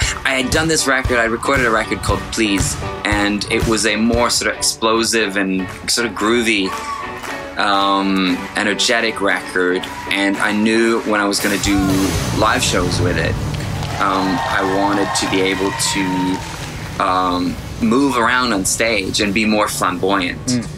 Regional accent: Norway; English is a second language; moved away as an adult; now in Los Angeles, United States; I just turned 38. I reside in Los Angeles. I've lived in America for 15 years, and the last 6 months I have returned to my home country, Norway.

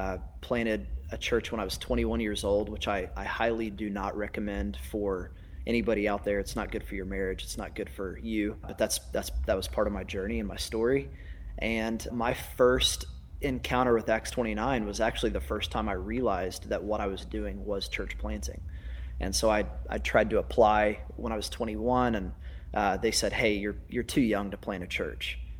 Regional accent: Oklahoma, United States; But yeah, I'm from Oklahoma, born and raised, and a place that I wanted to try to get out of so badly, fell in love with when I was 19.

